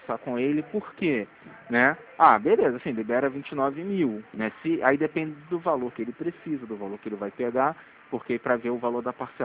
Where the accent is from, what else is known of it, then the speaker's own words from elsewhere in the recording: Rio de Janeiro, Brazil; Não, não, sou do Rio de Janeiro.